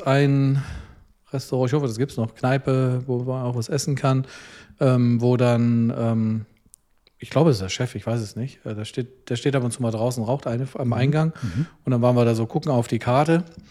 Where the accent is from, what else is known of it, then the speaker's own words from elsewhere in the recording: Leonberg, Baden-Württemberg, Germany; born there; Ich bin gebürtiger Schwabe, ja. Ich bin das ist ja kein Geheimnis, ich bin in Leonberg geboren.